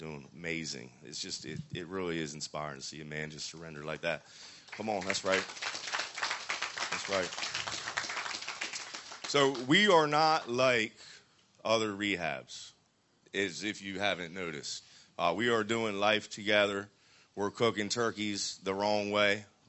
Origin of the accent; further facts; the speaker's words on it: New Jersey, United States; I call it the DMV because I'm from Jersey. That's what we call it there.